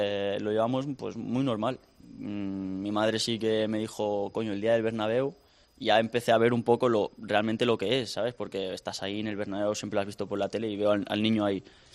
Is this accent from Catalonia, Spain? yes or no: yes; Sant Antoni de Vilamajor, Catalonia, Spain; Tiene razón. En San Antonio de la Mayo, en el Vilamayo.